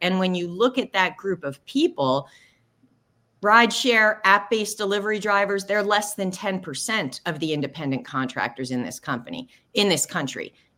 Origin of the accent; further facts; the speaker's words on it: New Jersey, United States; And right now in my home state of New Jersey, they're coming back for a second bite at the apple through regulatory rulemaking